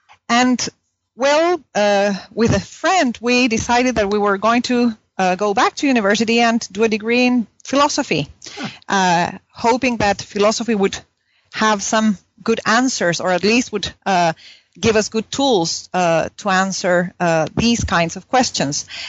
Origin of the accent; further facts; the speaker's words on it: Punta Arenas, Magallanes, Chile; English is a second language; And I grew up in Punta Arenas. I was lucky enough that my mom was an English teacher at the British school there, so I learned English as a child